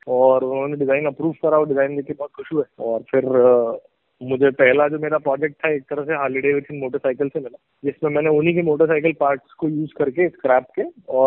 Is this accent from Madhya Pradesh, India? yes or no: yes; Indore, Madhya Pradesh, India; और मैं इंदौर से हूँ।